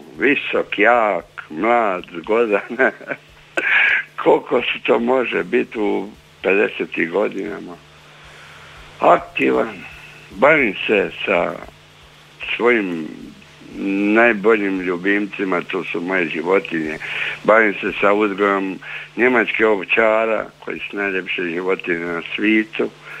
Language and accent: Croatian; Samobor, Zagreb County, Croatia; now in Glina, Croatia; Ja sam inače rodom iz Samobora